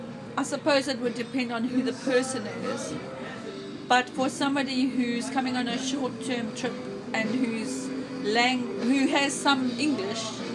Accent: South Africa; moved away as an adult; now in United Kingdom; I've been living in the UK for about 9 years now, but originally I'm from South Africa. I was a school teacher in South Africa. I used to teach Zulu.

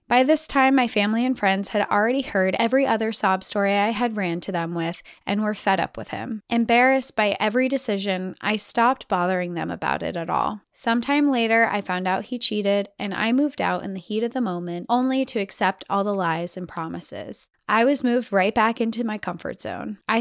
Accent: Georgia, United States; also born or lived in Colorado; I was born in Colorado, where both sides of our family would come together in the mountains for picnics and a dip in the river, but that was it. I was raised in Georgia

